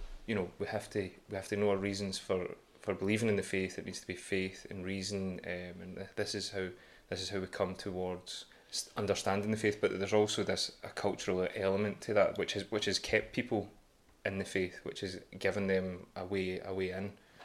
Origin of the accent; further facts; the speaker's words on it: Scotland, United Kingdom; I'm originally from the East of Scotland, in the Archdiocese of St Andrews in Edinburgh